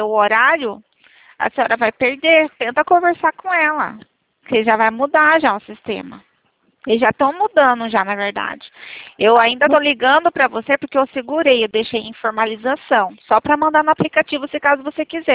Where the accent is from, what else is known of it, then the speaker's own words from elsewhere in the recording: São Paulo, Brazil; Eu sou do interior de São Paulo.